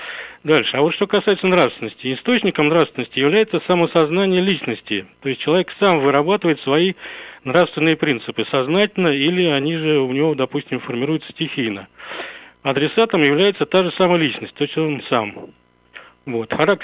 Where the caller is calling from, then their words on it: Moscow, Russia; из Москвы.